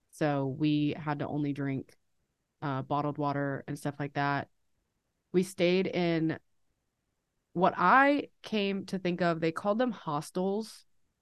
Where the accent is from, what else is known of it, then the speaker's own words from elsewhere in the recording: United States; You can't technically like legally be a tourist as an American in Cuba.